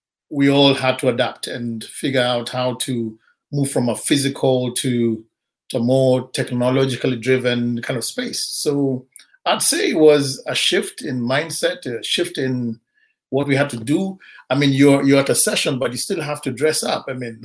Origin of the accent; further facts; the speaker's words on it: Kenya; born and raised in Kenya. Grown up in a middle class home.